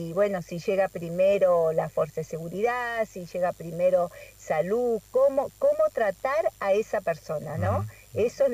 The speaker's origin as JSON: {"language": "Spanish", "town": "San José de Feliciano", "region": "Entre Ríos", "country": "Argentina", "said": "También en mi ciudad, yo soy de San José Feliciano"}